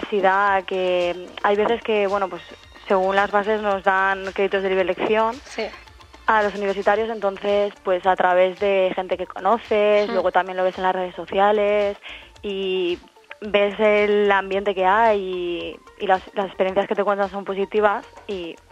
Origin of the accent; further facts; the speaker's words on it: Valencia, Valencian Community, Spain; Sí, de Valencia.